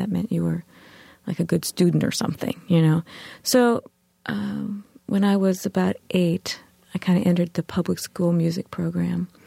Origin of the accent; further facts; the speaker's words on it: Elkhart, Indiana, United States; I'm from Indiana. Okay. I grew up in northern Indiana, little factory town, Elkhart, kind of mid-state, right at the Michigan line.